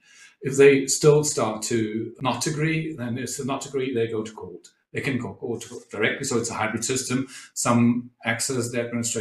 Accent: Germany; English is a second language; And I'm from Germany, and I run a research institute for socio-legal studies.

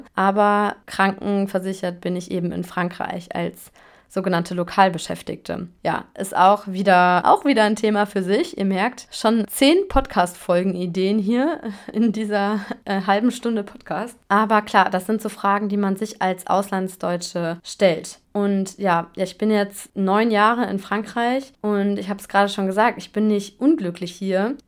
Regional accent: North Rhine-Westphalia, Germany; now in France; Man kann mit dem Thales nach Nordrhein-Westfalen fahren, wo ich aufgewachsen bin.

